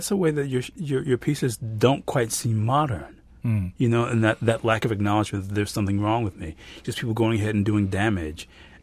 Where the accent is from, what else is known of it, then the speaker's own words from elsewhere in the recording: Midwest, United States; Which, I'm from the Midwest, too.